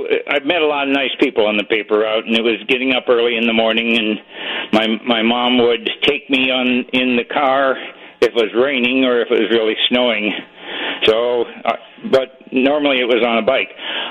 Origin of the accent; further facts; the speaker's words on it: Illinois, United States; So I grew up in Northwest Illinois in a farming community, and in the 50s, I had a paper route.